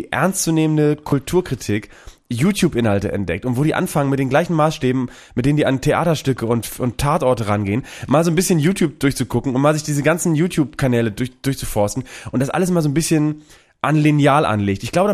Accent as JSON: {"language": "German", "region": "Bremen", "country": "Germany", "said": "Als Bremer natürlich sowieso, du wusstest halt, der sendet halt da aus Sebalsbrück in Bremen, das ist nicht weit weg von meinem Zuhause, wir waren ja in Bremen damals"}